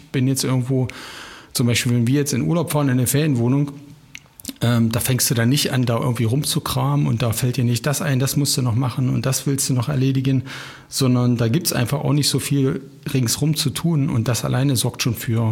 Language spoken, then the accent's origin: German; Ilsenburg, Saxony-Anhalt, Germany; du weißt, wir kommen beide aus dem Harz. Und wenn wir dann in dem Ort sind, wo ich geboren bzw. aufgewachsen bin, im kleinen Ilsenburg